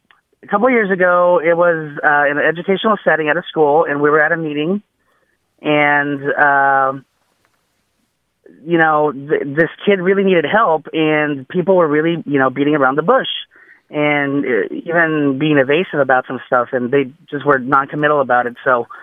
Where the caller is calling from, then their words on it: Dallas, Texas, United States; I'm calling from Dallas, Texas.